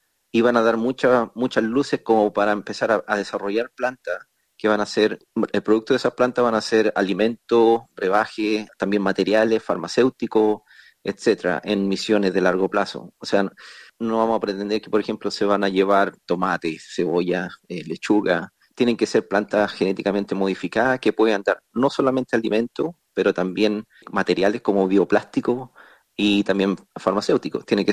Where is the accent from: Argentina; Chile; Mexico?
Chile; moved away as an adult; now in Melbourne, Australia; Personalmente, soy original de Chile, pero he estado en Australia por más de 25 años.